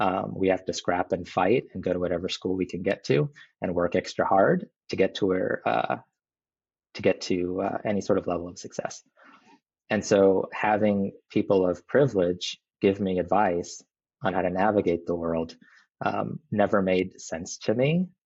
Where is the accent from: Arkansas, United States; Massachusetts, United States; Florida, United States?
Florida, United States; also born or lived in New Jersey / North Carolina; I was born in New Jersey, raised in Florida, but spent most of my adult life in North Carolina, as well as a little bit of time internationally.